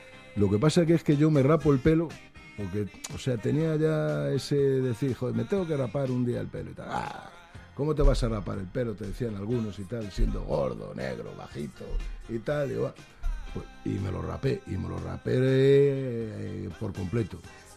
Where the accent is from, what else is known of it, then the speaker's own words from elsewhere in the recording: Madrid, Community of Madrid, Spain; Yo soy de Madrid, yo soy bastante de Madrid. A mí me gusta la ciudad y tal, estoy bastante identificado con la ciudad.